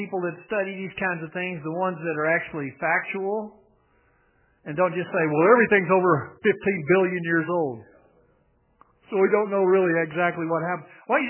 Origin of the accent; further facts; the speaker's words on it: Texas, United States; I grew up in West Texas. That's what we have. We have dust and hailstorms.